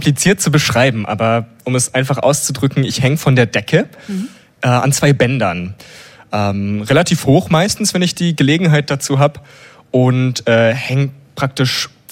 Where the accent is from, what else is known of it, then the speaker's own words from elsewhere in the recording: Germany; Ich bin aus Süddeutschland.